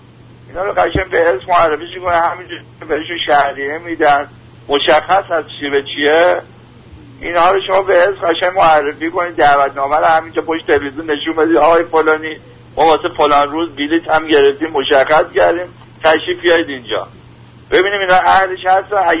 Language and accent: Persian; Shiraz, Fars, Iran; now in Tehran, Iran; من شیرازی هستم از تهران.